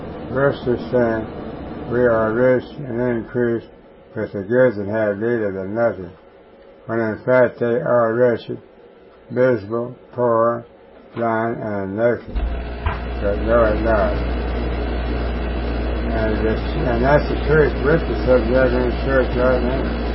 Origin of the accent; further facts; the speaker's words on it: Texas, United States; born there; I was born here in Texas